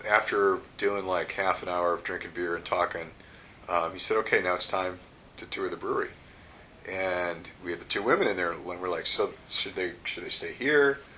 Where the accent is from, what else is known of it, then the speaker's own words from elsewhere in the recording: Chicago, Illinois, United States; And we're like, oh, no, no, we're from Chicago.